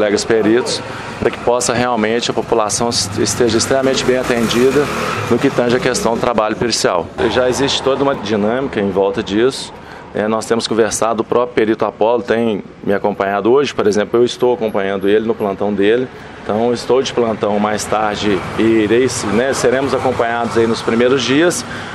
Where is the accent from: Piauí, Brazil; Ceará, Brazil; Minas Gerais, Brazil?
Minas Gerais, Brazil; Belo Horizonte; Sou de Belo Horizonte